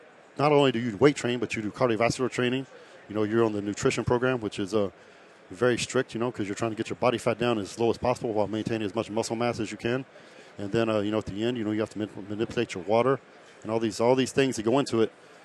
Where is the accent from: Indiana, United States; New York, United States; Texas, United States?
Texas, United States; I grew up in West Texas, and the only things to do in West Texas was drink beer and hunt.